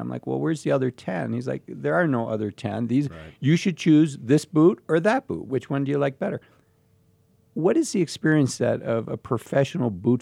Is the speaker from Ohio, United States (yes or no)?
yes; Cleveland, Ohio, United States; So, I grew up in Cleveland, Ohio. I was fortunate, for whatever reason, my family thought it was important.